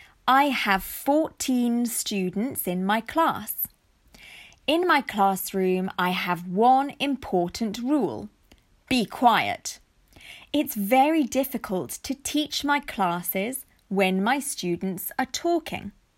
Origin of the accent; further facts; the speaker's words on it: Ireland; now in England; I'm from Ireland, but I live in England with my family now.